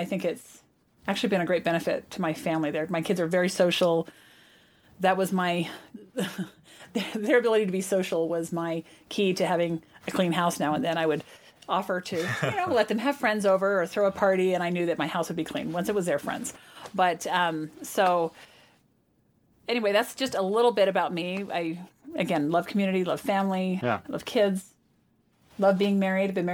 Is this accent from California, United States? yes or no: yes; California, United States; I grew up in California and he was in Washington, D.C. area.